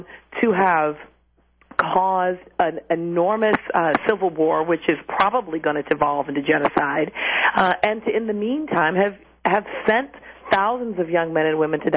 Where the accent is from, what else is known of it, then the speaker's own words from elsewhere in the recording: Chicago, Illinois, United States; I'm a Chicagoan